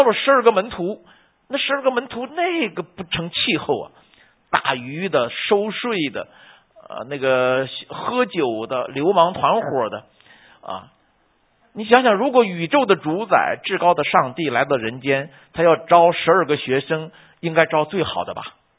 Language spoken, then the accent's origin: Chinese; China; 我们中国从来没有这个概念，把上帝把老天爷叫天父，我们中国人叫老天爷啊。